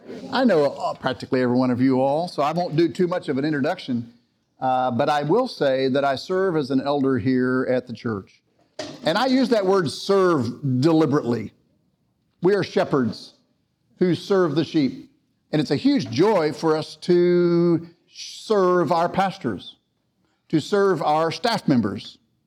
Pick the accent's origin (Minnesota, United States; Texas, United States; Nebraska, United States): Texas, United States; Dallas; I grew up here in Dallas, and I grew up in a family that I thought was kind of boring, frankly.